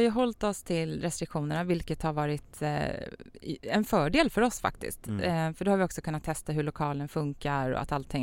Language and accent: Swedish; Sweden; Och jag som svensk bara, gud vad härligt att bara kunna få så här skratta och leva.